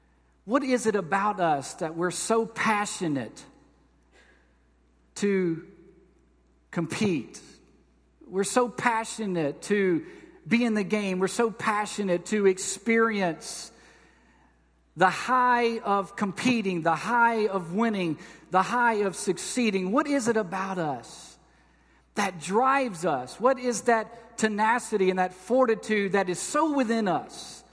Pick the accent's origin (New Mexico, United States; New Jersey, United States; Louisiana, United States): Louisiana, United States; Growing up in Louisiana, I spent my entire life praying that God would let me live long enough to see the day that the New Orleans Saints would actually play in the Super Bowl.